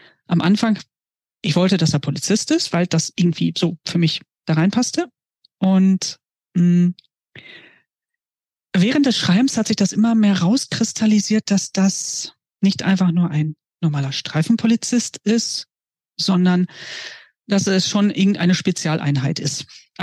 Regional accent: North Rhine-Westphalia, Germany; ich aus Minden komme. Ich bin da geboren, ich bin da zur Schule gegangen. Ich habe in einem Dorf nicht weit von Minden gewohnt. Und ja, ich habe meine ganze Schulzeit da verbracht. Und das ist meine Heimat.

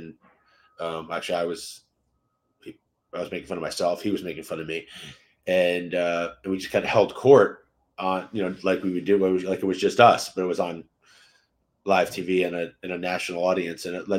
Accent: East Coast, United States; And yeah, I grew up on the East Coast, and a big part of me playing tennis was because of the US Open

